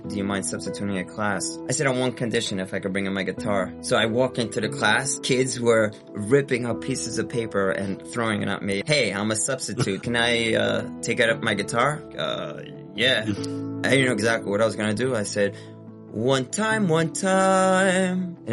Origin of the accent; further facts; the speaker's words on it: Brooklyn, New York, United States; My background is I'm an FFB from Brooklyn. So I grew up in Brooklyn. I went to many different yeshivas.